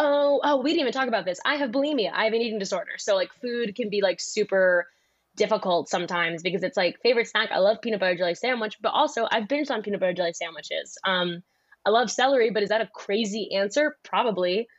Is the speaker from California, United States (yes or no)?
no; Philadelphia, Pennsylvania, United States; I'm from Philly. So it's very like, if you don't give a fuck about me, why should I give a fuck about you?